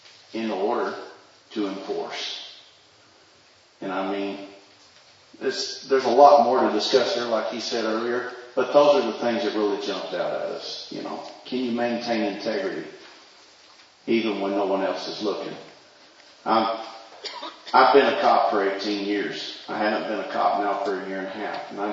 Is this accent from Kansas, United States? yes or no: no; Altus, Oklahoma, United States; Altus, Oklahoma.